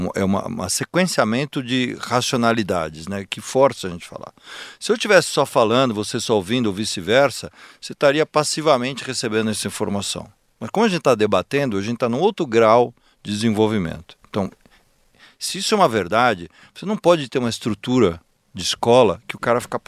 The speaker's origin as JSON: {"language": "Portuguese", "town": "Piracicaba", "region": "São Paulo", "country": "Brazil", "tie": "born or raised there", "said": "Lá na minha Piracicaba, onde eu nasci nos anos 80."}